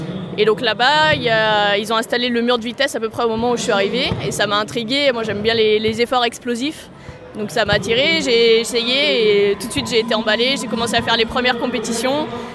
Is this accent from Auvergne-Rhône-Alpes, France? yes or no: yes; Saint-Étienne, Auvergne-Rhône-Alpes, France; j'ai 23 ans, je suis originaire de Saint-Étienne.